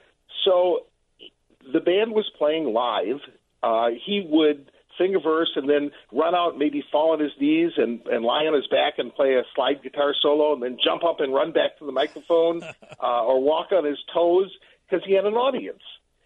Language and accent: English; Cincinnati, Ohio, United States; Lonnie comes from my hometown of Cincinnati.